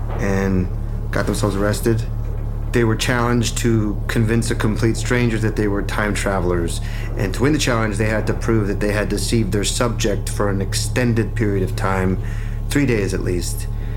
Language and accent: English; Tampa, Florida, United States; I'm from Tampa, Florida.